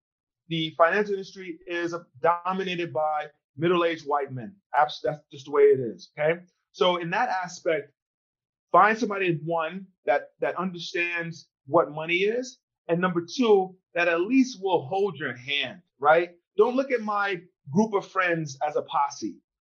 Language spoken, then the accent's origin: English; Nigeria; I'm Nigerian. I'm going back to the roots.